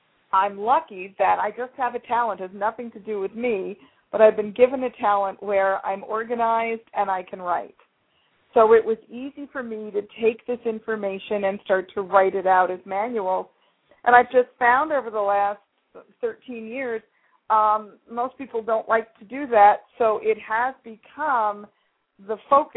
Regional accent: New York, United States; now in California, United States; Now, I'm a New Yorker that transplanted to California for the weather.

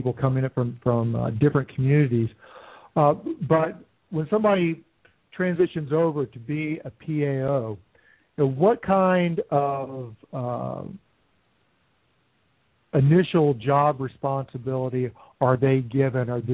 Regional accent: the South, United States; But I'm just a Southerner. It all sounds equally horrible to me.

